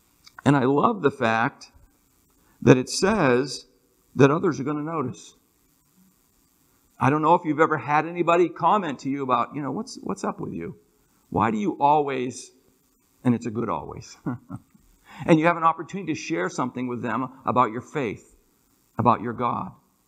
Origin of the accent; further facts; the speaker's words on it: Maine, United States; I grew up in Maine